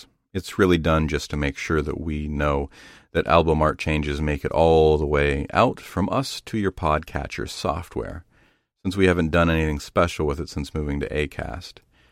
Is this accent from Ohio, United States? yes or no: yes; Zanesville, Ohio, United States; born or raised there